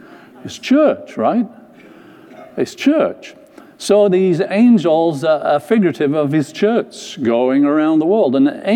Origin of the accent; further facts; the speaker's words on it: England, United Kingdom; I come from England. I'm supposed to be good at English.